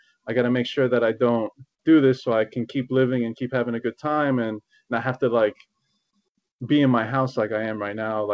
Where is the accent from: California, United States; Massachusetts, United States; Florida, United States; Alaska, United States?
Florida, United States; West Palm Beach; I'm Cuban. I don't really look at that much, but I'm Cuban-American. I was born here. I grew up in West Palm Beach. I went back to Miami